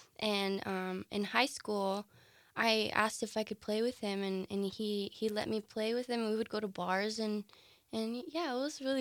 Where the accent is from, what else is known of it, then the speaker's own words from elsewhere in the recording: Yuma, Arizona, United States; I am. I'm born and raised in Yuma.